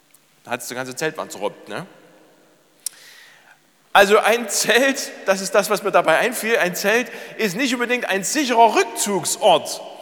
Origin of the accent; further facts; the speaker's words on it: Bärenwalde, Saxony, Germany; Ich erinnere mich an meine Kindheit in Bärenwalde, nicht weit von hier, an der Grenze zum Vogtland.